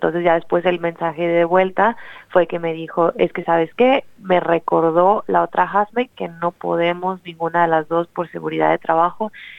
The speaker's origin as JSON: {"language": "Spanish", "country": "Mexico", "said": "Mencioné que soy mexicana, que me gusta mucho cocinar comida tradicional mexicana"}